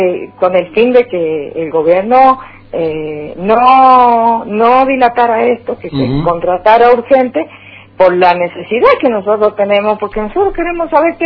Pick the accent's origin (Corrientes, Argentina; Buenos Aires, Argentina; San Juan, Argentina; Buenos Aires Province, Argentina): San Juan, Argentina; Yo soy la provincia de San Juan